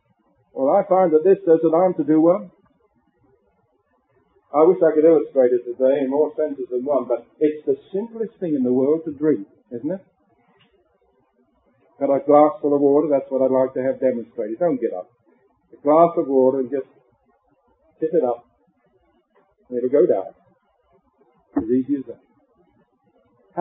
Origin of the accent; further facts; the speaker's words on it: England, United Kingdom; I was born and brought up near the River Thames in England.